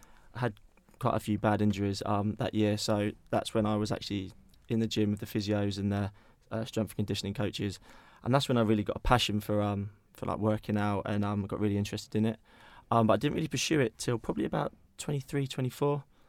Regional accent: Cambourne, East of England, United Kingdom; also born or lived in Hertfordshire; Moved to Camborne area when I was about 10, originally from Hertfordshire.

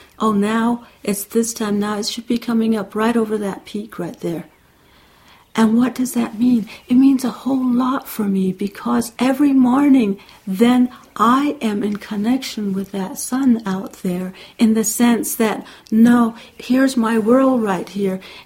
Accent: Santa Clara Pueblo, New Mexico, United States; I was born in 1939 in Santa Clara Pueblo, and I grew up with my great-grandmother there, right in the middle of the Pueblo.

